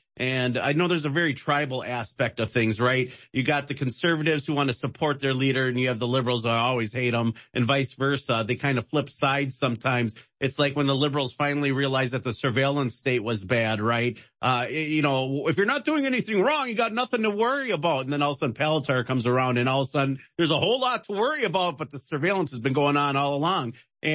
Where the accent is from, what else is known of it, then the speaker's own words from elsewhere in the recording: Milwaukee, Wisconsin, United States; I'm from Milwaukee, Wisconsin.